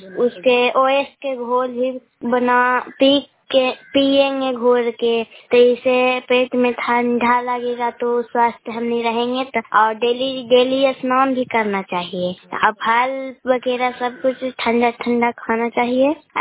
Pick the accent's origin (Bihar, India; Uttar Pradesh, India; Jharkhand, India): Bihar, India; Sarman Chak; मैं नालंदा जिला की रहने वाली है। मैं गुरदासपुर पंचायत से बोल रहे हैं। मेरा गांव सरमान चक है।